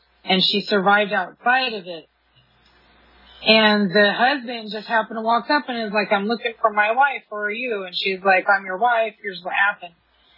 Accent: California, United States; Like, I grew up in Riverside County in between Palm Springs and San Diego.

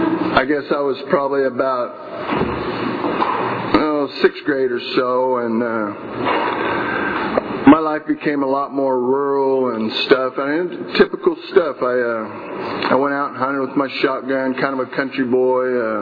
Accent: Exeter, South West England, United Kingdom; born there; I was born in Exeter, 1961.

